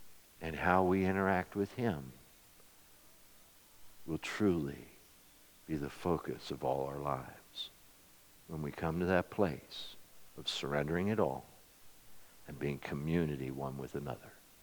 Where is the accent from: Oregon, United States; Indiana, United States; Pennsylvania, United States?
Pennsylvania, United States; Glen Rock; from Glen Rock, Pennsylvania, and my mom and dad were two earthly people who didn't know the Lord from Adam